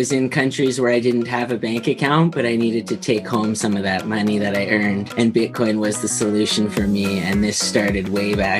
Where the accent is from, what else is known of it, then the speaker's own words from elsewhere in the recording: Red Deer, Alberta, Canada; born there; also born or lived in Vancouver / Niagara Falls; now in Calgary, Canada; I was born in Red Deer, Alberta, between Calgary and Edmonton. I'm currently in Calgary right now. Okay. And I spent some time in Vancouver as well. So I'm a West Coast guy, but I also lived in Niagara Falls.